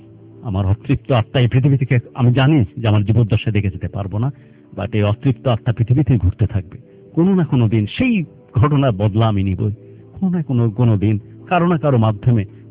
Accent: Bangladesh; শুধুমাত্র জানবার পর যে আমি একজন বাংলাদেশি, যেখানে আমার বাচ্চা আছে, যেখানে আমার বউ আছে

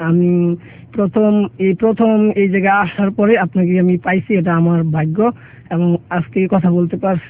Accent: Narsingdi, Dhaka Division, Bangladesh; আমি স্বল্পমেয়াদি দৃষ্টি প্রতিবন্ধী ব্যক্তি। আমার বাড়ি নরসিংদী থানা, মনোহরজি থানা।

